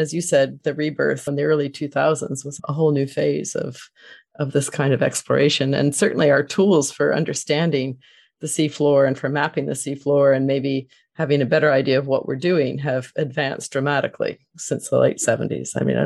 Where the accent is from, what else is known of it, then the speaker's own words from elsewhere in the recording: Florida, United States; I grew up in Florida and was an ocean person.